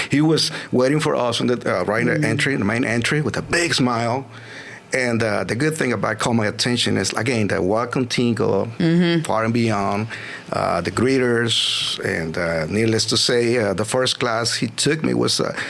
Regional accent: Mexico; Well, it started like a small town in Mexico, because I'm from Mexico.

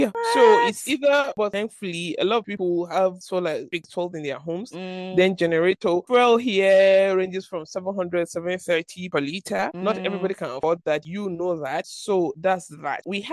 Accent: Maiduguri, Borno, Nigeria; But I think this is my worst because I grew up in Maiduguri.

